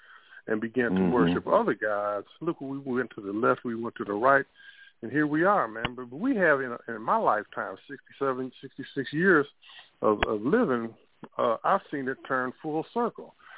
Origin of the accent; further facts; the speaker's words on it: Illinois, United States; now in Milwaukee, United States; I always tell this story because I'm not originally from Milwaukee. I'm from Southern Illinois, which is, you know